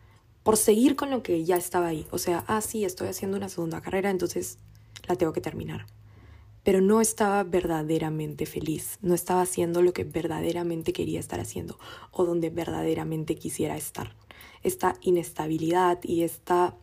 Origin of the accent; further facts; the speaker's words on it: Lima, Peru; moved away; una de las razones por las que yo me fui de Lima es porque sentía que no encajaba en ningún lugar